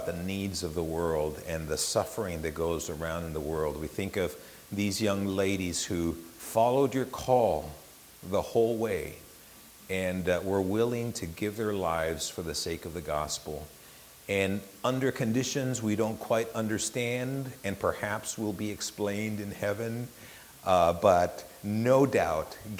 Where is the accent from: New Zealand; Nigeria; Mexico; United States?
Mexico; English is a second language; And so I grew up and was born and grew up in Mexico.